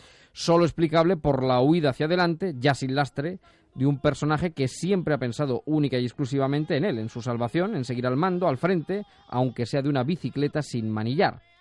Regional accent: Castilla-La Mancha, Spain; para los que somos de aquí, de La Mancha, este relato es maravilloso.

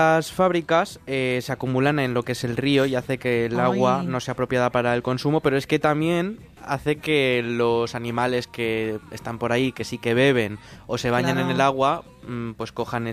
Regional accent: Valencian Community, Spain; que las naranjas de Valencia están muy ricas, que voy a decir yo como valenciano

